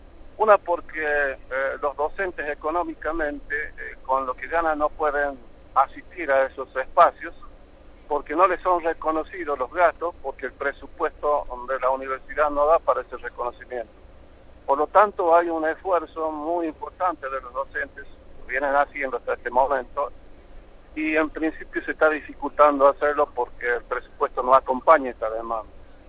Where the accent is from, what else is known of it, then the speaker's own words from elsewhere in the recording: La Rioja, Argentina; lo estoy planteando como riojano, como hombre del interior de la provincia, originario de lugares muy alejados de la capital